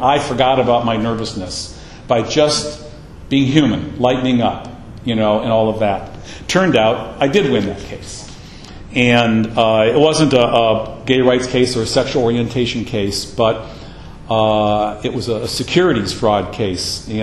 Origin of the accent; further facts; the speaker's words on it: Ferndale, Michigan, United States; also born or lived in Detroit; now in California, United States; I was raised in Michigan. I was raised in Ferndale. I lived in Detroit. I've got family in Michigan.